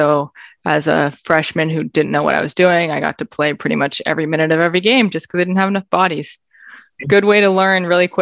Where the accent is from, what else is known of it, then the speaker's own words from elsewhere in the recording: Berkeley, California, United States; So I grew up in Berkeley, California, so about 5 hours north of where I am now.